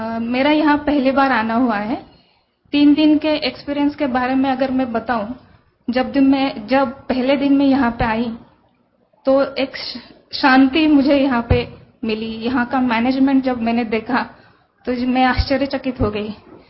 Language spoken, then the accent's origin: Hindi; Pune, Maharashtra, India; पुणे से आई हूँ। 12 साल से मैं एज अ गायनेकोलॉजिस्ट पुणे में प्रैक्टिस कर रही हूँ।